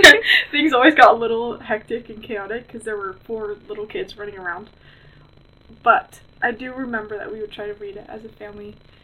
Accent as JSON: {"language": "English", "town": "Chandler", "region": "Arizona", "country": "United States", "said": "I'm from Chandler, Arizona."}